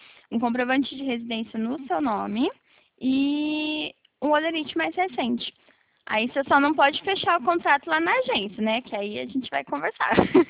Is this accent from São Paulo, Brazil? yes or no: yes; Bauru, São Paulo, Brazil; Eu sou aqui de Bauru